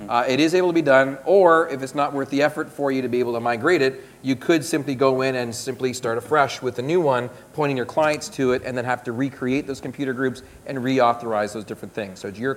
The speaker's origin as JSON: {"language": "English", "country": "Canada", "moved": "yes", "said": "I'm from Canada. I don't currently live in Canada."}